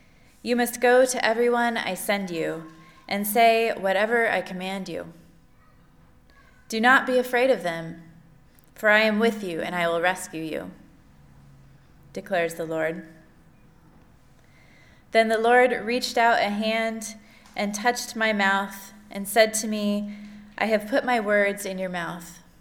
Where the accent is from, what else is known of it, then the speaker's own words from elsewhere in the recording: Oregon, United States; So I am a Quaker from Oregon, and I currently live in Southern Oregon.